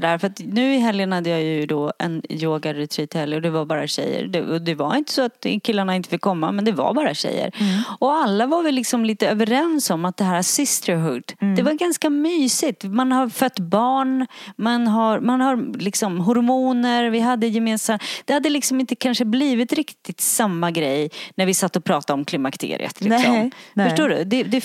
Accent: Ulvöja, Västernorrland County, Sweden; Och att vi ska få åka till Ulvöja där vi växte upp.

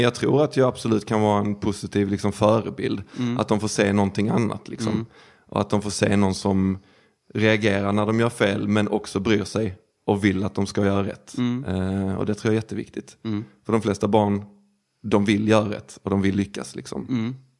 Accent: Skåne, Sweden; där det fortfarande är precis som det var när jag växte upp utanför Lund

